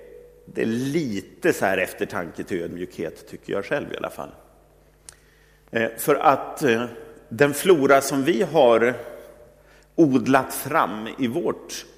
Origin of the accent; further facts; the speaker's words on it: Sweden; Och jag kan ju som svensk fascineras när jag åker runt på jorden vilken färgprakt som möter en i olika kulturer och olika människor.